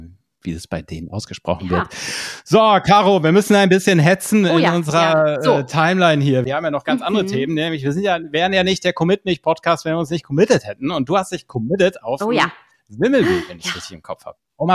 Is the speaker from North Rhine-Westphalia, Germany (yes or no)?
yes; North Rhine-Westphalia, Germany; Ich als Westfale kannte das Wort tatsächlich vorher gar nicht.